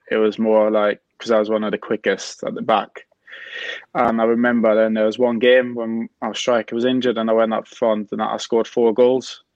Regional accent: Vienna, Austria; obviously I'm from Vienna. So like in Austria, there's 9 different kind of areas that you play against.

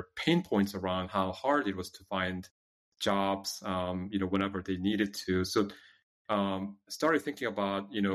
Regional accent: South Korea; English is a second language; now in United States; But I'm originally from South Korea. I came to the States in the early 90s by myself, didn't speak the language, didn't know anyone.

